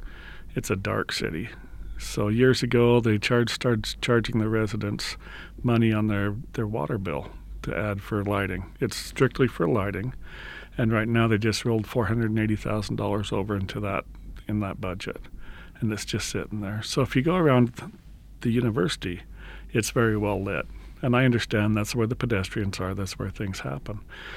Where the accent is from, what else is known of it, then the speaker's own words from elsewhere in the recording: Rupert, Idaho, United States; I grew up in Rupert, which is over in southern Idaho.